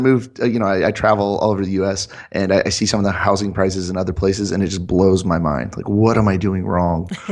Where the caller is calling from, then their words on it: Redlands, California, United States; I'm in Redlands, California, so 60 miles east of Los Angeles.